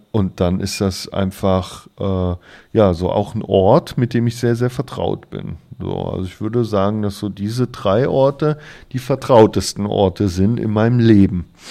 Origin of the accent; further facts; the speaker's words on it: Rhineland-Palatinate, Germany; now in Munich, Germany; Und hier in München, das ist ein Zuhause, aber auch in der Mosel, meine Heimat, ist immer noch ein Zuhause, wo mich jeder kennt.